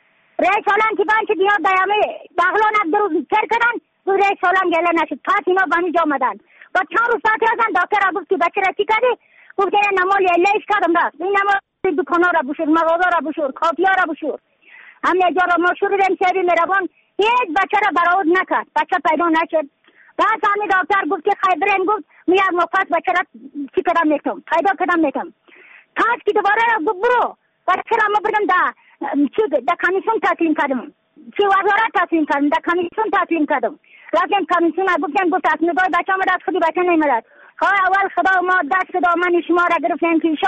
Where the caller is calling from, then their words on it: Badakhshan, Afghanistan; یعنی یک مولدی ما را گفتن از بدخشان هستم، مرکز بدخشان ولسوالی اکل پایان، قیره وینگ